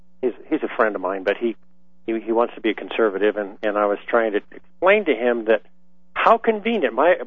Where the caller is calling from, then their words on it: Florissant, Colorado, United States; I'm calling from Florissant, Colorado.